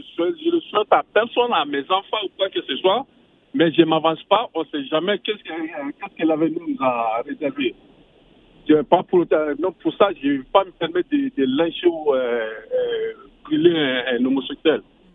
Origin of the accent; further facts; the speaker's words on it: Mali; Surtout chez nous, au Mali, des fois, on le brutalise